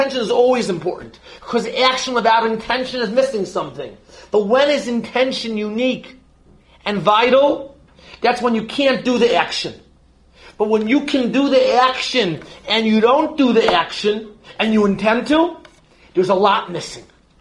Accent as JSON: {"language": "English", "country": "United States", "tie": "born or raised there", "said": "This is where, you know, this is where that I grew up in the United States."}